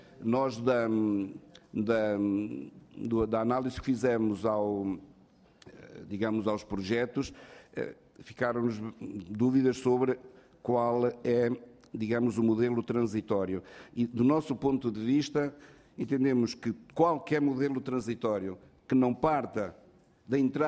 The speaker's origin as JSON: {"language": "Portuguese", "region": "Bragança", "country": "Portugal", "said": "Eu, pessoalmente, acho que devia ser fora, de preferência em Bragança. É a minha terra."}